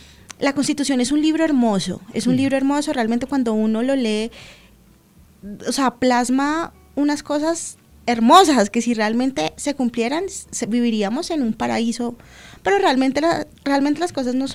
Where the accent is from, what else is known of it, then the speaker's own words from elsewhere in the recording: Colombia; que todos como colombianos seamos responsables